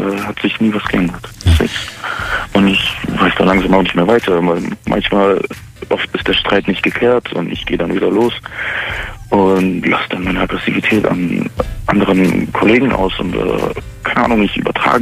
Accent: Stuttgart, Baden-Württemberg, Germany; Ich komme aus Gebiet Stuttgart. Und pendel dann immer hin.

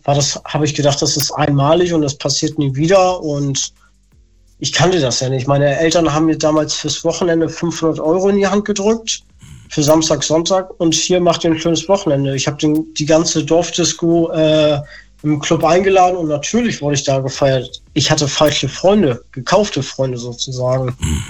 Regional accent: Hamburg, Germany; Meine ich komme aus Norden, aus Hamburg.

